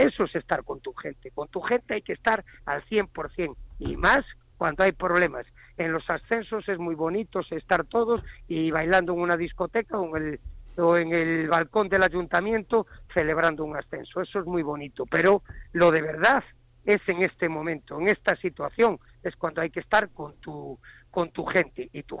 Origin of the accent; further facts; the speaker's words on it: Galicia, Spain; Yo como buen gallego me recuerdo